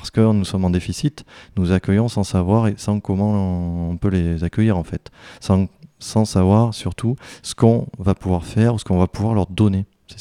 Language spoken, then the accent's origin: French; Tulle, Nouvelle-Aquitaine, France; born there; Je suis un pur Corrézien, je suis né à Tulle, ça fait deux siècles que ma famille est sur Tulle et sur la Corrèze.